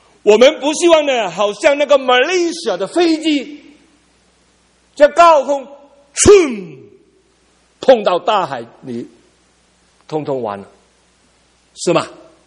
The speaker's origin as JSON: {"language": "Chinese", "country": "China"}